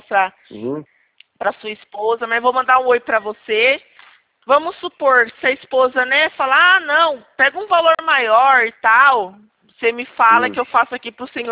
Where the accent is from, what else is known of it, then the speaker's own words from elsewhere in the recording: Presidente Prudente, São Paulo, Brazil; Eu sou aqui de Prudente